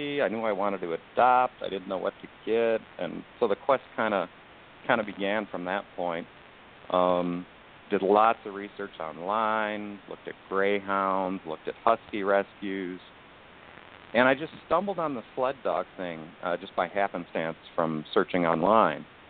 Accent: Cleveland, Ohio, United States; I'm originally from the Cleveland, Ohio area, born and raised, lived here all my life.

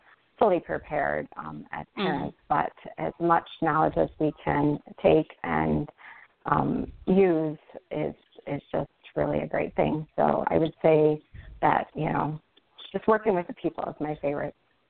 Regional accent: Illinois, United States; I grew up in the Chicago suburbs, and that's where my family, all my siblings, mom, cousins, my all extended family, all live in the Chicago suburbs.

